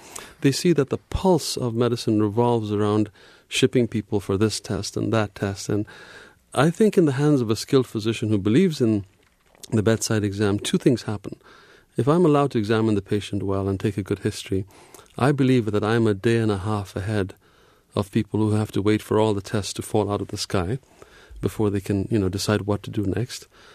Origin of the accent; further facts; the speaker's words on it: Ethiopia; I was born in Ethiopia of expatriate parents and had all my education there. So I knew the land well